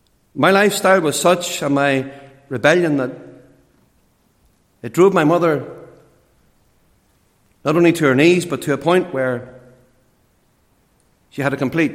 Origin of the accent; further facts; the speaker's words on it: Lisburn, Northern Ireland, United Kingdom; I was born and brought up in Lisburn, and at a very early age had the joy of going to Sunday school. I was sent very faithfully to a Baptist Sunday school in Belfast, Great Victoria Street it actually was.